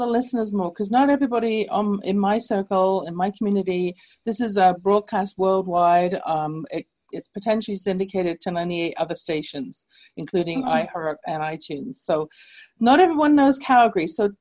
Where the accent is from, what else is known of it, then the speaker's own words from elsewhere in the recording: England, United Kingdom; as I grew up in England